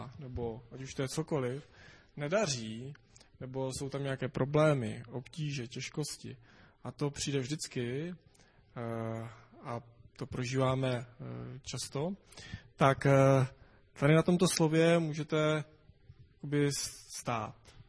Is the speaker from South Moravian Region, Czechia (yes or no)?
yes; Brno, South Moravian Region, Czechia; V životě jsem tam v těch končinách nebyl, já jsem z Brna.